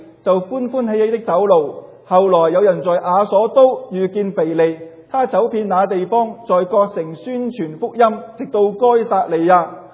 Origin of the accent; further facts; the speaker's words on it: Guangdong, China; 呢啲系我哋广东人嗰啲用词嚟㗎